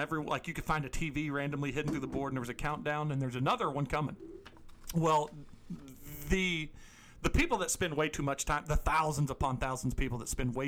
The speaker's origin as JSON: {"language": "English", "region": "Missouri", "country": "United States", "said": "Yeah, I was from Southeast Missouri's origin, so you got to do better than that."}